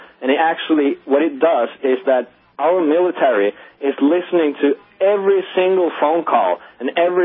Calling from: Sweden; English is a second language; I'm calling from Sweden

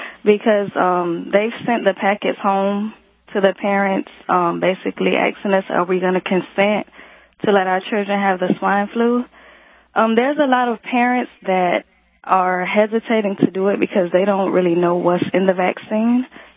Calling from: Miami, Florida, United States; I'm calling from Miami.

